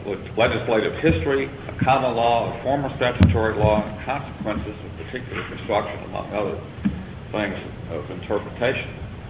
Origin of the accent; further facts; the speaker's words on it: Houston, Texas, United States; I'm from Houston.